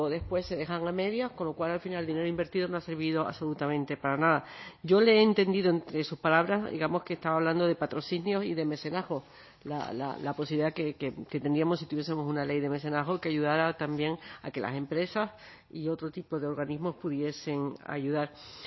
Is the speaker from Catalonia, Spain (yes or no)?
no; Canary Islands, Spain; ya sabes que soy de Gran Canaria